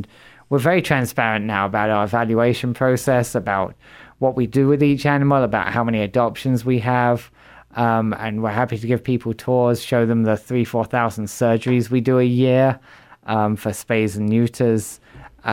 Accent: Watford, East of England, United Kingdom; moved away as an adult; now in Sioux Falls, United States; I'm originally from London, England, or Watford, Hertfordshire, England, if anyone knows the country very well. Been in the US for 24 and a half years and been in Sioux Falls since 2008.

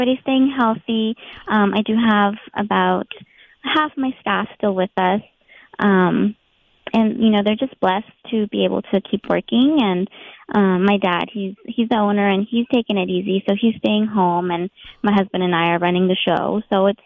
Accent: Jalisco, Mexico; Well, we are from Jalisco.

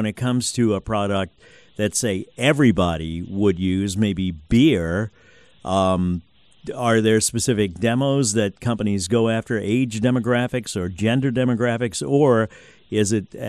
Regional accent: New Orleans, Louisiana, United States; also born or lived in Las Vegas; I worked in Las Vegas for a while, and I'm from New Orleans originally.

